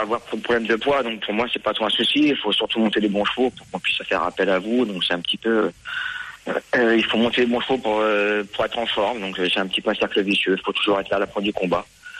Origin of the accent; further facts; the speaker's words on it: Aubervilliers, Île-de-France, France; born there; Moi, je suis né au Bervilliers, rien à voir avec les courses. Je suis né dans le 9-3.